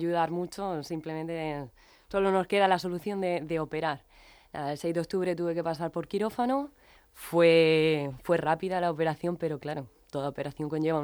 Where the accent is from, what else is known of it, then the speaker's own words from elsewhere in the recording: Murcia, Region of Murcia, Spain; also born or lived in Madrid, Spain / London, United Kingdom / Italy; hace poco menos de un año decidí regresar a mi tierra, aquí a Murcia